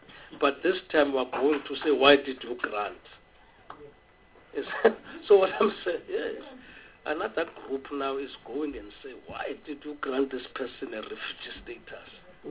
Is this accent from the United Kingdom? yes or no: no; South Africa; I must just put my finger, verify that I'm a South African